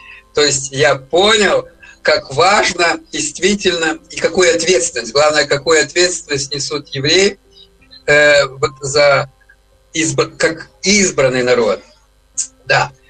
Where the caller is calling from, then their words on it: Germany; я з Німеччини телефоную.